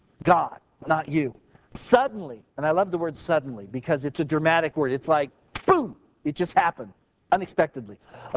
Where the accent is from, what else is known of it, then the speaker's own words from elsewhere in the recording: Parker, Arizona, United States; By the way, I know you think this is a small town, but I'm from Parker, so this is not a small town.